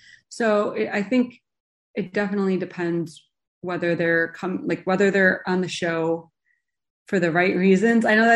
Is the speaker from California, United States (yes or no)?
no; Chicago, Illinois, United States; so I grew up in Chicago and my husband might murder me if he listens to this.